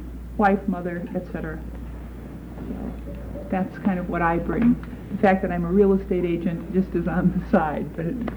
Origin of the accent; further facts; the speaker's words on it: Milwaukie, Oregon, United States; I'm from Milwaukee, Oregon, which happens to be a suburb of Portland.